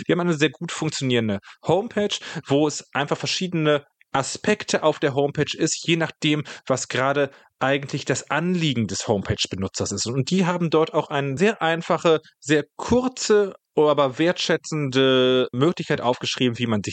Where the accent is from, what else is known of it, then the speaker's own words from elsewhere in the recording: North Rhine-Westphalia, Germany; ich bin ja selber im Ruhrgebiet groß geworden, da haben wir es ja mit, alleine in Essen, irgendwie mit 500 bis 600.000 Einwohnern zu tun.